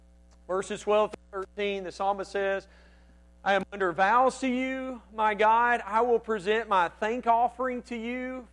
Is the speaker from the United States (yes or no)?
yes; Hamilton, Alabama, United States; When I was little growing up in Hamilton, Alabama, in our house, we had a basement.